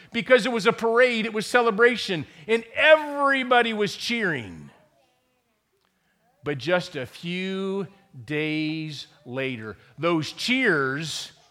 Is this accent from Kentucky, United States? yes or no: no; Akron, Ohio, United States; Now, I grew up over in Akron, the Cleveland area, where there's a football team that my 4 sisters followed.